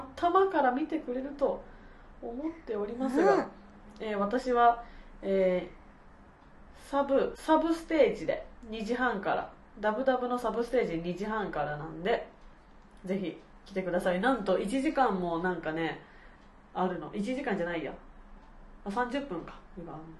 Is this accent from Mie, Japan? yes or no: yes; Matsusaka, Mie, Japan; 地元三重県松阪市にて